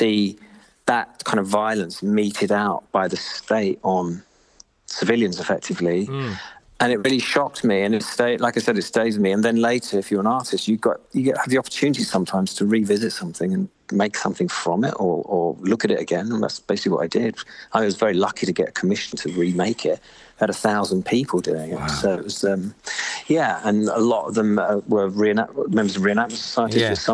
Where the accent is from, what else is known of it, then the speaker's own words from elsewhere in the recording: London, United Kingdom; I'm from the south of England. I'm from London, and there aren't many brass bands in London.